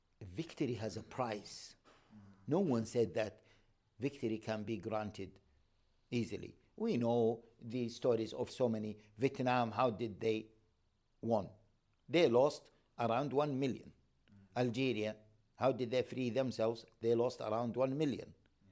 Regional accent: Gaza, Gaza Strip, Palestine; And don't forget that I am from Gaza.

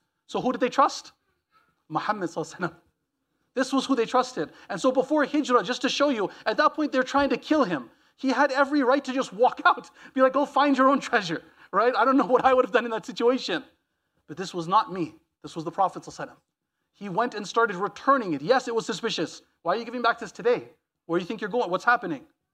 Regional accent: Montreal, Quebec, Canada; now in Toronto, Canada; that's what I deal with a lot in Toronto and where I grew up in Montreal

